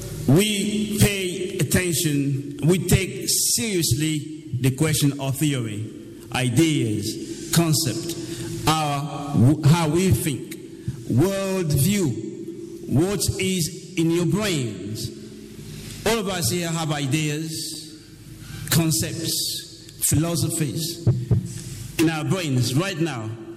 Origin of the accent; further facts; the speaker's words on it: DR Congo; Growing up in the Congo, we were told, I'm sure they say the same thing to you, white people are powerful because in Europe it's cold.